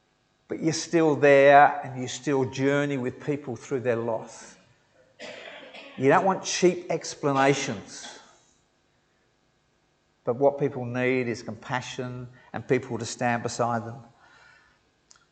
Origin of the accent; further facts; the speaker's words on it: England, United Kingdom; because I'm originally English, so I'm not a great swimmer.